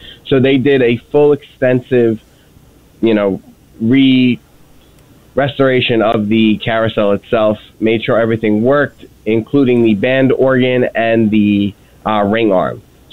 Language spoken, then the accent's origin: English; Oceanside, New York, United States; so while I grew up here on Long Island, actually, I grew up in Oceanside.